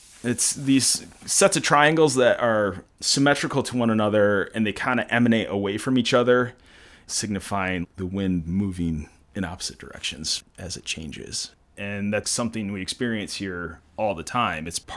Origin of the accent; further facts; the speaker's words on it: Michigan, United States; now in Santa Cruz, United States; I mean, growing up around West Michigan, you'd go to the beach with your family, you'd jump in the waves.